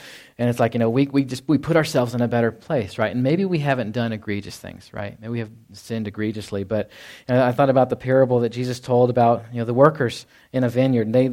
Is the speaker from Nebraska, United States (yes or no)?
no; Fort Worth, Texas, United States; So I grew up in Dallas, Fort Worth. We would go to downtown Fort Worth area